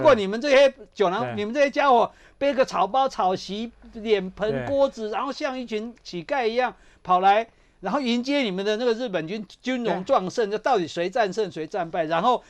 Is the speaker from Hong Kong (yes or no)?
no; Taiwan; 就算我们台湾人好了，我们也不纯粹是华人或者汉人的后代， 对不对？我们是母系是南岛人嘛，父系才是汉人嘛